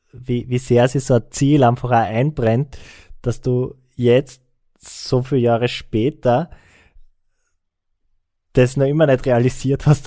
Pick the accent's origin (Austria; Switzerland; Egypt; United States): Austria; Als Österreicher gibt es immer so diese Regel um den Daumen.